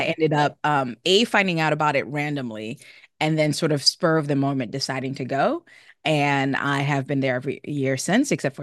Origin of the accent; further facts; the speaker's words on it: New York City, New York, United States; I'm from New York City, Queens specifically, and I'm very obnoxious as every Queens person is about it.